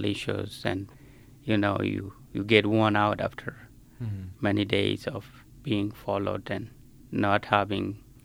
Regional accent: Sudan; now in United States; But I always say I'm an American, but originally from Sudan.

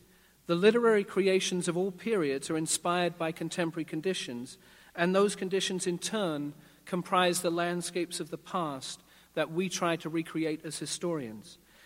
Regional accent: London, United Kingdom; now in Oklahoma, United States; Now, as you may have guessed, I'm not originally from Oklahoma, though I am from the Southwest, Southwest London. And this is just my second year here

